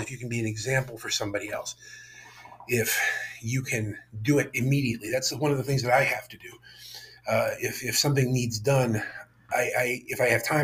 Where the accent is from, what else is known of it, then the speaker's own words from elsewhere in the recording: United States; And as an American, I know how good we have it.